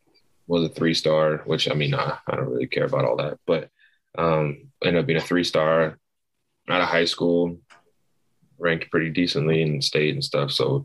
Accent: Knoxville, Tennessee, United States; also born or lived in Texas; So I was born in Texas, moved to Knoxville. My whole mom's side of the family is from Knoxville.

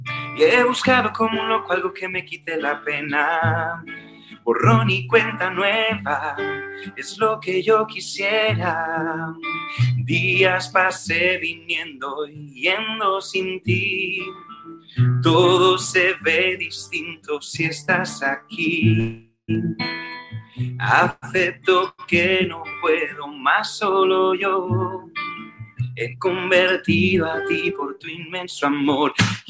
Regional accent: Spain; Soy español, cantautor, tengo 34 años

